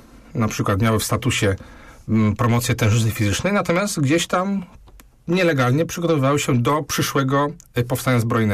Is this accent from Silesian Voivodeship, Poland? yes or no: no; Greater Poland Voivodeship, Poland; U nas w Wielkopolsce było postawione przede wszystkim na przemysł, na rozwój, na tą bankowość, spółdzielczość, na nowinki w rolnictwie